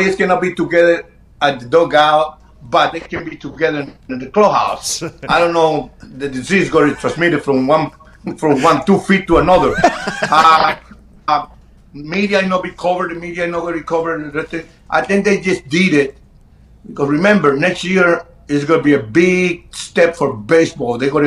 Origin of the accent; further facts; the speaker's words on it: Chicago, Illinois, United States; Well, remember, I grew up in Chicago. I grew up playing Chicago.